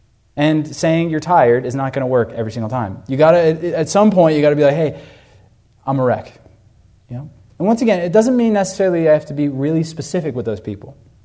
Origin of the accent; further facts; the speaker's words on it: United States; You know, I grew up in America, obviously.